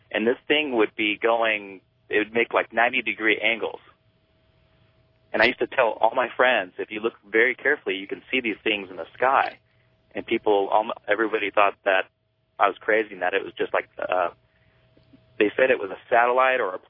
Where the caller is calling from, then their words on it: San Marcos, Texas, United States; I'm calling from San Marcos, Texas.